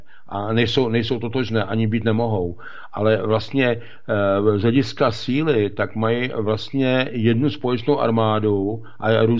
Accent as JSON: {"language": "Czech", "country": "Russia", "second_language": "Czech", "said": "A my máme, jako Rusové, máme na to jiný pohled"}